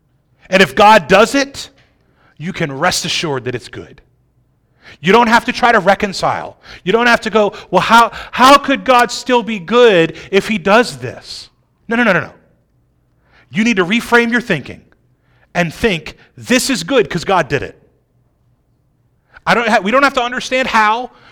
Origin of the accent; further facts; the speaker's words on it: New Orleans, Louisiana, United States; Look, I grew up just outside of New Orleans. Streets that just don't have huge holes in them are a plus for me.